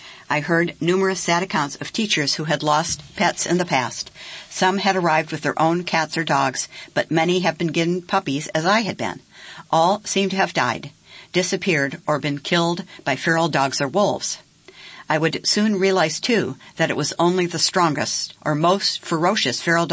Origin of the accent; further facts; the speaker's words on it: Canada; born there; Despite being Canadian by birth, I had almost no experience or understanding of Canadian society